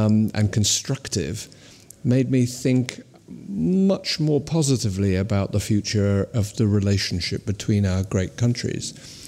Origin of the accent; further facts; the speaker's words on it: England, United Kingdom; I sort of found it quite daunting to be here as an Englishman commemorating the Easter Rising.